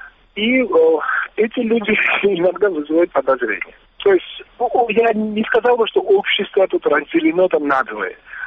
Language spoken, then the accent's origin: Russian; Georgia; мы, то есть грузины, сопротивлялись